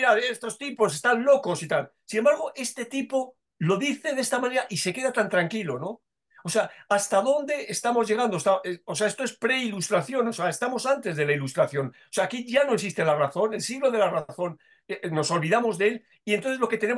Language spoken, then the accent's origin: Spanish; Spain; como ciudadano español, me entristece que el jefe de Estado español fuera a esta toma de posesión.